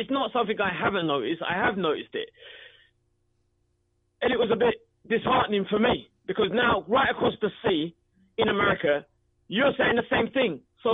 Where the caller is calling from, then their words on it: London, United Kingdom; why I am phoning in from London, UK, is this